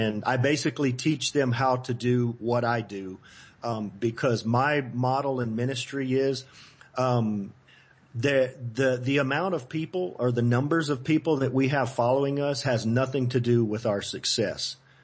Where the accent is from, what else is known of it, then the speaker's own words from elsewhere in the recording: Louisiana, United States; I try to keep it simple because I'm a redneck from Louisiana. It's got to be simple.